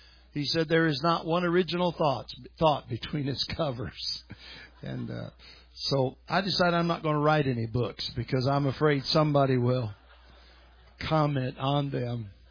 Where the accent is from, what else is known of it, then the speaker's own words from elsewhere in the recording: Michigan, United States; moved away as an adult; now in North Carolina, United States; I was raised in Michigan. They call it help. I went to Tennessee to preach.